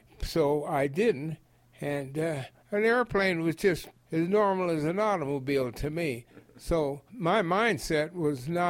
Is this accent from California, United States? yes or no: no; Colorado, United States; When they found out I came from Colorado